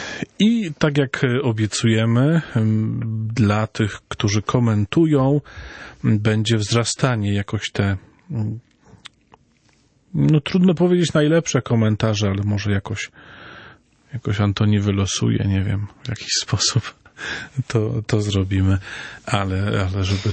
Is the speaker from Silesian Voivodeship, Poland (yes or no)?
yes; Silesian Voivodeship, Poland; Nie, ja jestem ze Śląska i obchodzę urodziny przede wszystkim.